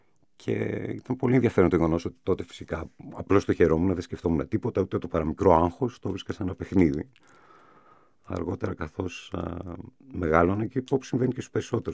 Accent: Athens, Attica, Greece; Γεννήθηκα στην Αθήνα, μεγάλωσα στο Κουκάκι, σε μια περιοχή που νιώθω και πάρα πολύ καιρός που μεγάλωσα εκεί.

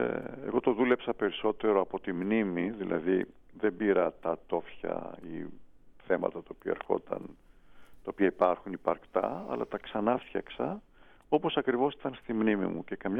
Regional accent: Crete, Greece; γιατί είμαι από την Κρήτη, γιατί έχω μεγαλώσει σε μια τέτοια κοινότητα

